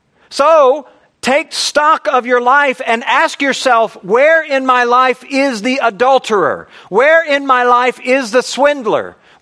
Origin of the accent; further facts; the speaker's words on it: United States; when I go to Europe, they're going to know I'm an American because I wear baggy clothes and I walk funny.